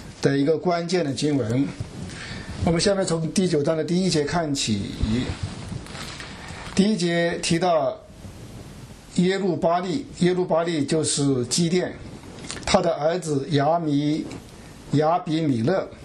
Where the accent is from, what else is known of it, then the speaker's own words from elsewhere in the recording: China; 我们中国人有句话叫做善有善报，恶有恶报，不是不报，时候未到